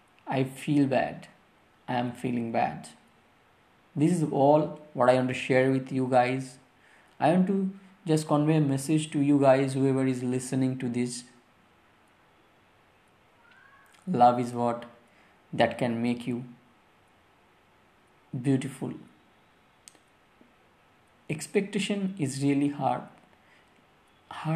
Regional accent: Kolkata, West Bengal, India; English is a second language; from Kolkata.

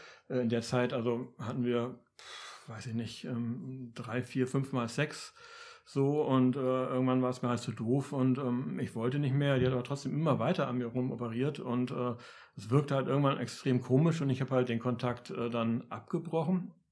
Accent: Hamburg, Germany; now in Berlin, Germany; Ursprünglich komme ich aus Hamburg und bin halt nach Berlin gezogen, habe über Freunde da eine WG gefunden.

